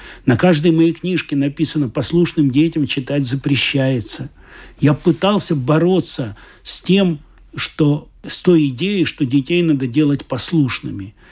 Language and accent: Russian; Odesa, Odesa Oblast, Ukraine; Да, я родился в Одессе, но Одесса на меня повлияла, на мое творчество.